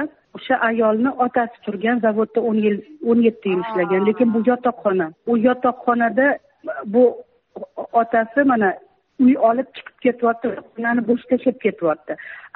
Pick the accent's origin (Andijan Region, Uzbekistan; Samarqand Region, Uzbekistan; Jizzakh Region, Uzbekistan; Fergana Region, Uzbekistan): Samarqand Region, Uzbekistan; born there; now in Tashkent, Uzbekistan; 1973 yılda tug'ilganman, Samarqand viloyatida, Toshkent shahrida, Bektemir tumani, Suvsoz dahasi 29-chi yotoqxona 11-chi xonada vaqtincha farzandim bilan istiqomat qilaman.